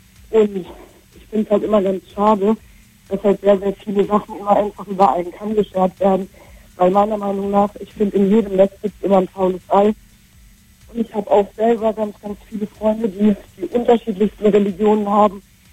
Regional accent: Morocco; ich bin auch Marokkanerin und halbe Tunesierin ursprünglich, habe also auch einen Migrationshintergrund

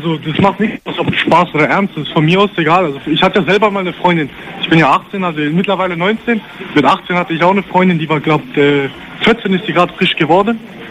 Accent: Heilbronn, Baden-Württemberg, Germany; ich komme aus Heilbronn, Stuttgart.

